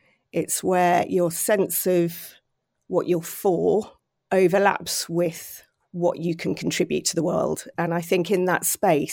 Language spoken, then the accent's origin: English; South East England, United Kingdom; certainly where I was growing up in Surrey